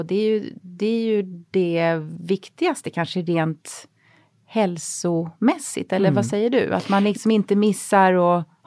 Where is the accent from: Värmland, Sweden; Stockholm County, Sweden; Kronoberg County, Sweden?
Kronoberg County, Sweden; Men sen när jag växte upp utanför Växjö på landet så skulle alla konfirmera sig.